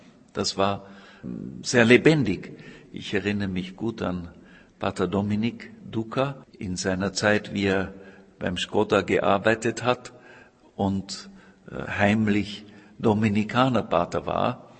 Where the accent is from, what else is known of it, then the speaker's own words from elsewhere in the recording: Austria; also born or lived in Czech Republic; Die Beziehung zur Tschechischen Republik ist die, dass es meine Heimat ist. Freilich bin ich nicht sehr alt geworden in dieser Heimat. Ich war 9 Monate alt, als wir nach Österreich gegangen sind.